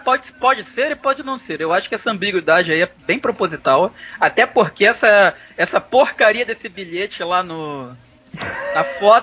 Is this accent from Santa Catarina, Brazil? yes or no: no; Rio de Janeiro, Brazil; Eu sou carioca, então sei muito bem o que é o barulho de um tiro.